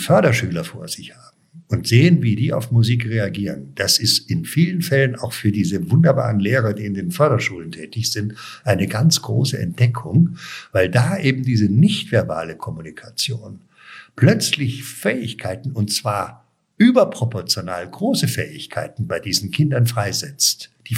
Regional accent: Munich, Bavaria, Germany; ich bin ja in München aufgewachsen

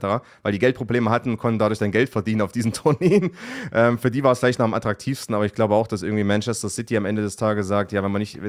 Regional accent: Germany; Ich meine, bei der Nations League sind wir natürlich als Deutsche jetzt ein bisschen geblendet, weil dann das Final Four in Deutschland war.

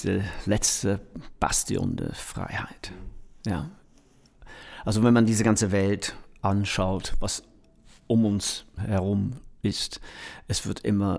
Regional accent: Manchester, North West England, United Kingdom; German is a second language; Also ich komme aus Manchester. Manchester ist bekannt als Musikstadt.

